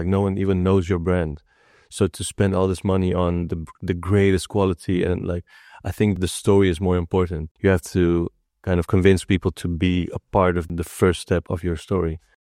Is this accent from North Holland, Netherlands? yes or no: yes; Amsterdam, North Holland, Netherlands; when I grew up in Osdorp, the only thing I could think about was football.